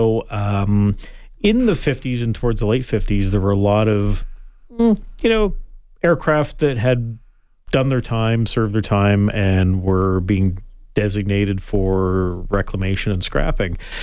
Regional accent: Western Canada, Canada; originally born and raised in Western Canada, lived in various places around the world after completing university in the early 90s.

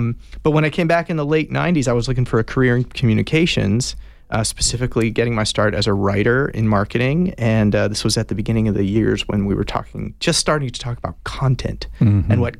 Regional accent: Tucson, Arizona, United States; I grew up in Tucson. I went through high school as an Amphi Panther a long time ago.

